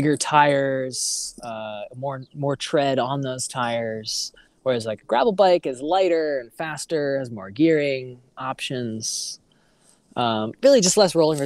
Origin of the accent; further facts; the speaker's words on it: Manhattan, New York, United States; I mean, I'm from Manhattan. I grew up in Manhattan.